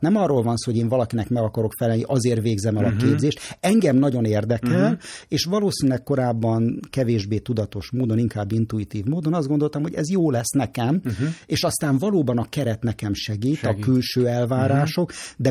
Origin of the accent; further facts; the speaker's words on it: Budapest, Hungary; born or raised there